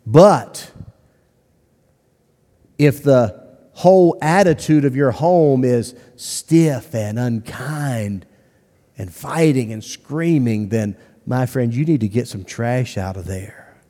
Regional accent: Ireland; I'm Irish.

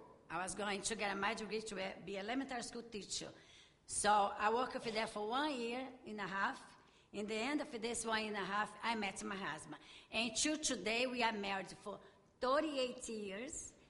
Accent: Rio de Janeiro, Brazil; English is a second language; I'm from Rio de Janeiro

